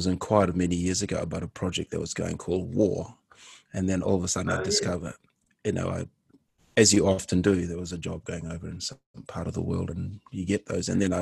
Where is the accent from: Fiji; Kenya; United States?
Fiji; Growing up in Fiji, I can appreciate we have a very large Indian community, and so Bollywood action films is part of my upbringing